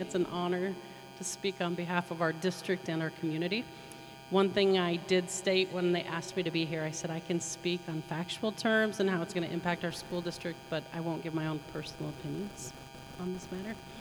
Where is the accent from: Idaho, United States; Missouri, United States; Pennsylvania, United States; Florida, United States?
Idaho, United States; Sandpoint; Like the intro said, I was born and raised in North Idaho. Actually, I was born in the Sandpoint Hospital, so I'm sad that no other children will be born there.